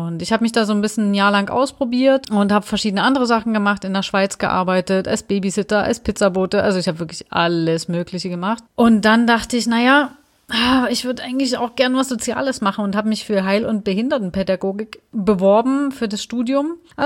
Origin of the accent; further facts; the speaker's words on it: Dresden, Saxony, Germany; ich gehe wieder zurück nach Dresden, weil ich erstmal wieder so ein bisschen in meine Heimat wollte